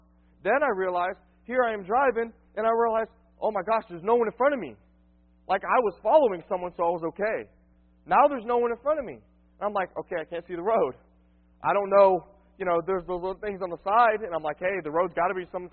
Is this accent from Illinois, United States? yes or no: no; Dade City, Florida, United States; I'm from Florida. I was born in Dade City, okay? 29 years ago, okay?